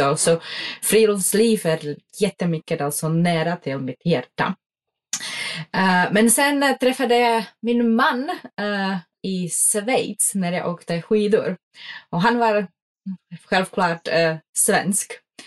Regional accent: Czechia; now in Sweden; Jag kommer från Tjeckien. Har bott i Sverige, nu blir det 12 år. Jag kommer från en pytteliten byn i den tjeckiska bergen som heter Beskydy. Och de ligger i östsidan av Tjeckien, nära Slovakien och Polen. Och jag är uppväxt i utomhus.

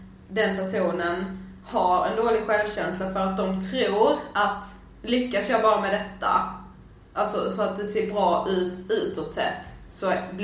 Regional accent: Karlshamn, Blekinge, Sweden; när vi flyttade hit och jag liksom verkligen insåg att okej, okay, jag har verkligen levt i en så trygg zon hemma i Karlshamn.

